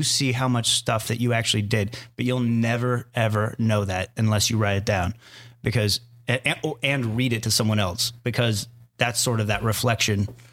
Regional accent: Arizona, United States; I grew up in Arizona with giant, scary spiders that will murder you at night.

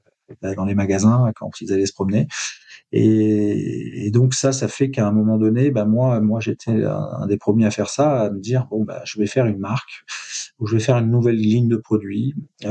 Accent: Marseille, Provence-Alpes-Côte d'Azur, France; J'ai accompagné des jeunes pousses de la cosmétique en Provence, puisque je suis marseillais

